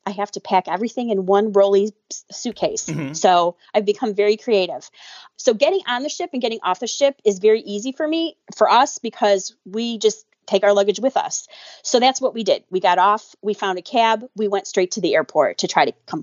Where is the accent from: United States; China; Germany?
United States; Chicago, Illinois; And I'm from Chicago and I thought that was cool.